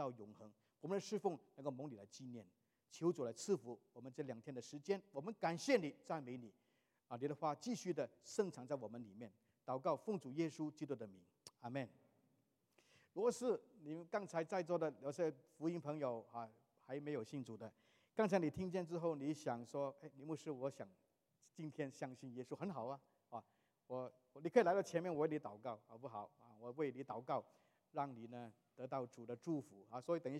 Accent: China; 我们中国人说什么呢？工欲善其事，必善什么？必善其器

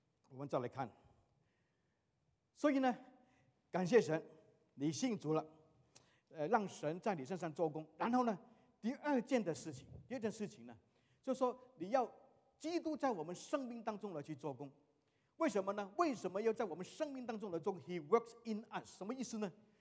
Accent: China; 我们中国人一定把它杀掉来吃了，对不对？

